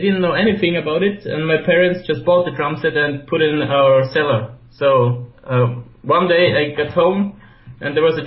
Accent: Gmunden, Upper Austria, Austria; I'm from Upper Austria, so it's like the lake area where the Alps start, so it's pretty nice areas, a lot of mountains.

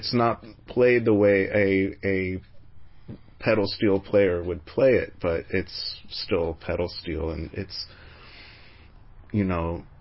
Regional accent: Los Angeles, California, United States; I remember when I was a kid growing up on the West Side, it would rain for like 3 or 4 days straight.

